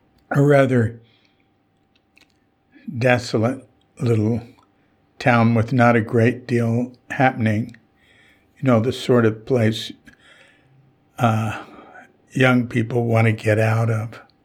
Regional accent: Fort Worth, Texas, United States; not far from where I was, where I'm from. I'm from Fort Worth.

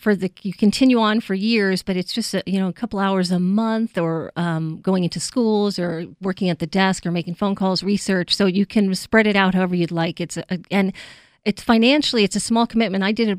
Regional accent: New York City, New York, United States; I thought they were flowers because I was from New York City, and what did I know?

